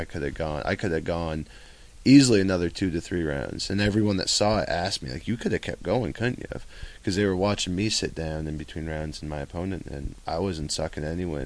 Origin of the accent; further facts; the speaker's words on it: Maine, United States; Even Gleason's doesn't charge me a gym fee because I come from Maine.